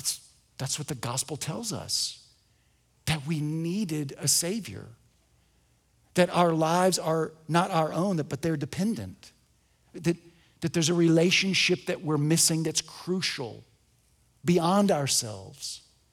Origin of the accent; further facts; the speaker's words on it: Huntsville, Alabama, United States; I grew up in Huntsville.